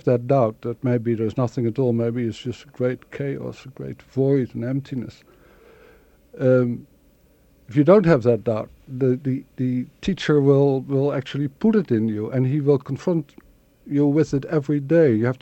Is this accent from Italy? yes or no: no; Rotterdam, South Holland, Netherlands; I grew up in Rotterdam in Holland from a sort of comfortable family